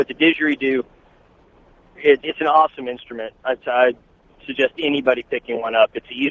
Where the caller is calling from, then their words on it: North Carolina, United States; I am on north on 77 through North Carolina.